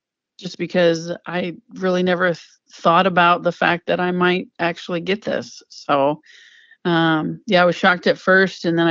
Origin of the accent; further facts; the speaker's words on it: Sully, Iowa, United States; It was an hour and a half, hour and 45 minutes away from my house where I grew up in Sully.